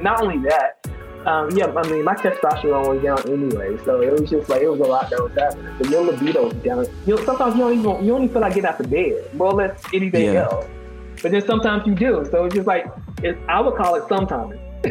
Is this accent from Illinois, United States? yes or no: no; North Carolina, United States; I did not smoke marijuana. I was being from North Carolina, I'm just like, no, I'm not doing it.